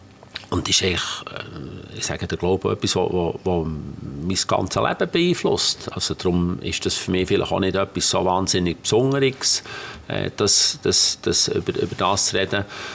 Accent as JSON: {"language": "German", "region": "Bern", "country": "Switzerland", "said": "Als Berner wäre das ganz schlimm, wenn man Pferd sagt. Das tut mir in die Ohren weh. Für einen Berner ist ein Ross ein Ross."}